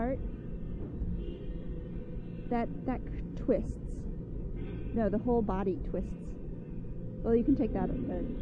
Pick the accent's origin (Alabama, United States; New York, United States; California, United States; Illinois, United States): California, United States; Los Angeles; And she lives in California. I grew up in California. Los Angeles. So it's as if I never left.